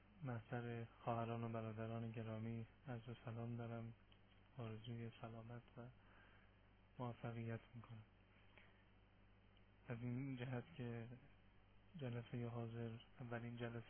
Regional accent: Iran; دوم اینکه ما ایرانی هستیم

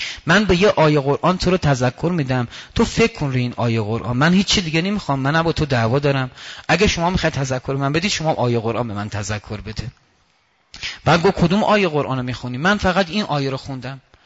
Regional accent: Iran; گفتم نه من ایرانیم. بعد گفت که سنی؟ گفتم نه شیعم.

